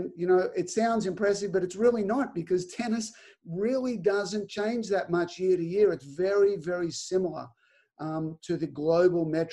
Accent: Australia; now in United States; I'm still Australian and I can't vote

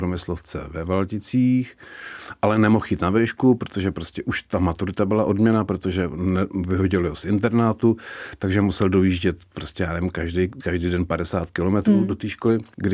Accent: Turnov, Liberec Region, Czechia; Já pocházím z Turnova, tam je, to je takový železniční uzel a je tam hrozně krásný depo

